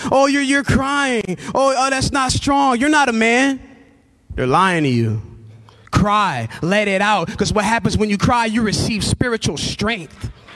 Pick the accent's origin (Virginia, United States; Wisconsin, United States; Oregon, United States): Wisconsin, United States; Milwaukee; This is my city. I'm from Milwaukee. I'm not letting the devil come to where my family is